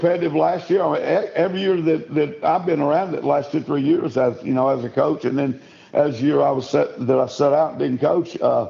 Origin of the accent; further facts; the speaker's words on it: Horatio, Arkansas, United States; Well, me too. I'm from Horatio. I'm not real intelligent, so you know how that goes.